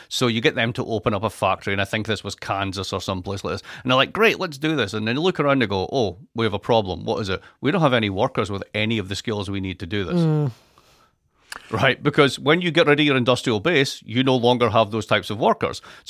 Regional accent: Scotland, United Kingdom; I'm Scottish. What do you expect?

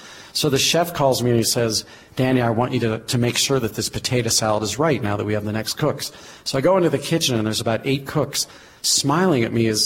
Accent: St. Louis, Missouri, United States; When I grew up in St. Louis, I would travel to Chicago all the time.

